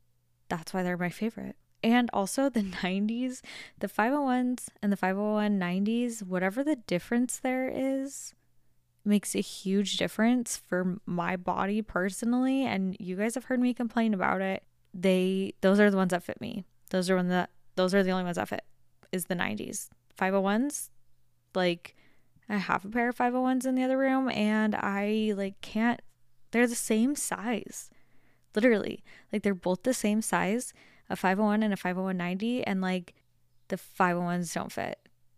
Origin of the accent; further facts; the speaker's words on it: Las Vegas, Nevada, United States; When I tell you, I'm from Las Vegas. We don't have anything that's green.